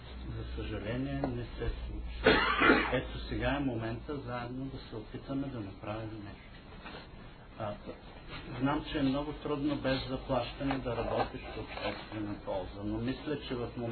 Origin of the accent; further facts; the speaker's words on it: Shumen, Shumen Province, Bulgaria; Аз като средностатистически шуменец бих искал да присъствате при нас